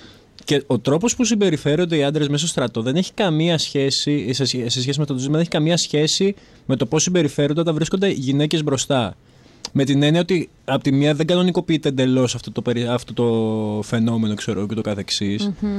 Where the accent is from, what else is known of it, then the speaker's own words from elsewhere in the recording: Thessaloniki, Central Macedonia, Greece; Θεσσαλονίκη.